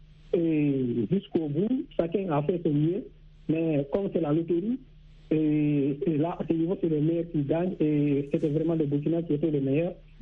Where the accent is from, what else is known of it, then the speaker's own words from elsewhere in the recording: Guinea; Qui vient d'éliminer le Chili national de la Guinée, qu'on a dit, qui est mon pays natal.